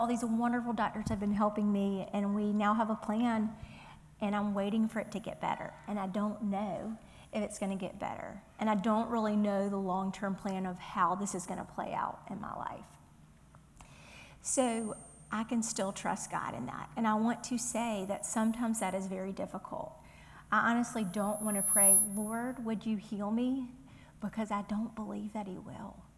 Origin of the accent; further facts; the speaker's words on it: the South, United States; accent: Southern; my southern accent is like, oh